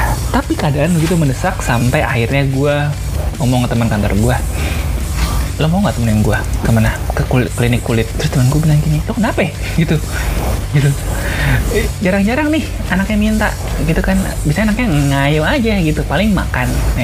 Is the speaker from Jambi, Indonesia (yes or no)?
no; Kebumen, Central Java, Indonesia; Bapak gue dari Malang, emang gue dari Kebumen. Kampung kan, gak ada ningrat-ningratnya kan. Meskipun mak gue bilang, kita adalah keturunan pahlawan nasional.